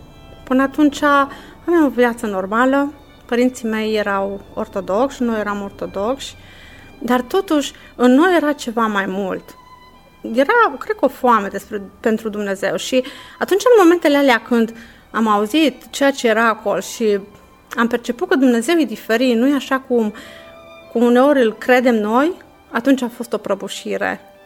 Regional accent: Alba Iulia, Alba County, Romania; also born or lived in Cugir; Sunt din Alba Iulia, născută în Cugir și am 38 de ani.

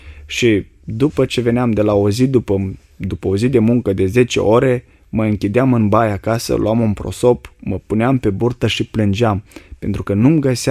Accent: Dumbrăveni, Suceava County, Romania; sunt din Suceava, dintr-o comună, comuna Dumbrăveni, care aparține de Suceava.

